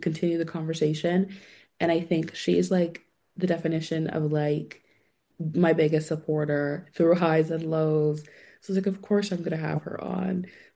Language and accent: English; California, United States; I think I said I'm from California.